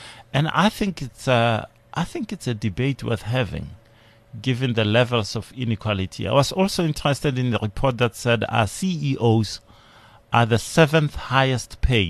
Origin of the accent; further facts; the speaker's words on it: Limpopo, South Africa; I'm from Limpopo originally.